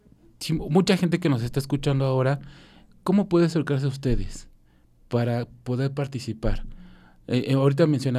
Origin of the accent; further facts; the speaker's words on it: Mexico; dentro de nuestra figura como mexicanos incluso